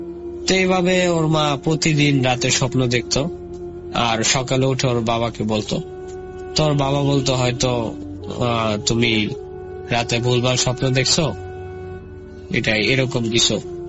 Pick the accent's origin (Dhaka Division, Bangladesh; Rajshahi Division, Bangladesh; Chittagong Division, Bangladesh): Rajshahi Division, Bangladesh; আমার গ্রামের বাড়ি হচ্ছে জয়পুরহাট জেলার কোন এক গ্রামে, আমি সঙ্গত কারণে গ্রামের নামটা বলছি না।